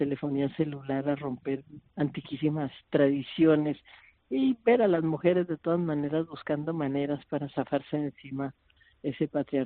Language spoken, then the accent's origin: Spanish; Colombia; Mira, pues yo soy colombiana